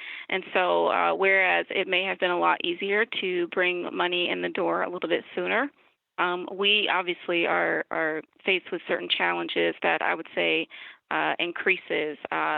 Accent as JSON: {"language": "English", "region": "the South", "country": "United States", "said": "So I'm a Southerner, and that was my first encounter with winter."}